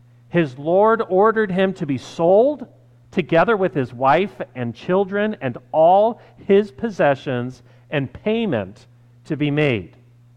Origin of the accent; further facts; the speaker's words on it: Sedona, Arizona, United States; especially if you're in the high desert, like I was growing up in Sedona, Arizona.